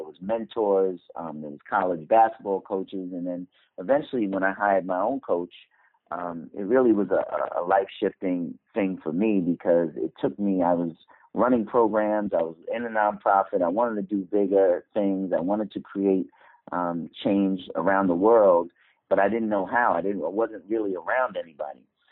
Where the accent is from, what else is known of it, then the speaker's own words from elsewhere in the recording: New York City, New York, United States; And we saw a lot of things, you know, that was really difficult growing up in New York City.